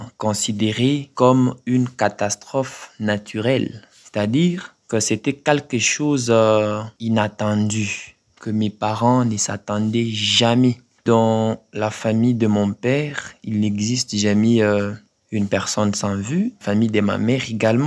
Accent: DR Congo; Ici chez nous, en Afrique, plus précisément en République démocratique du Congo

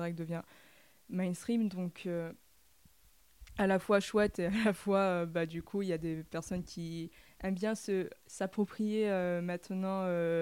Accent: Occitanie, France; Et je viens d'Ariège, donc vraiment le coin rural, c'est tout le département qui est rural. Que des coins paumés, que des patelins.

